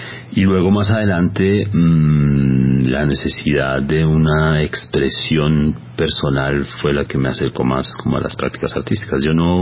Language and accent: Spanish; Bogotá, Colombia; born there; Yo soy bogotano de nacimiento y he vivido todo el tiempo en la ciudad, he vivido en diferentes ciudades.